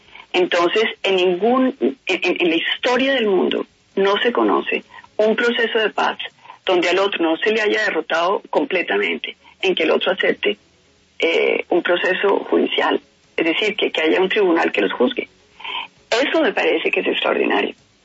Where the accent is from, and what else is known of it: Colombia